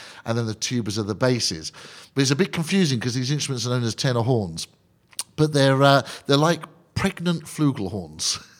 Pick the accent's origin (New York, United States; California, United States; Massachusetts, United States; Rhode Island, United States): New York, United States; Bronx; accent: Bronx; Because you can tell from my accent, I'm from the Bronx.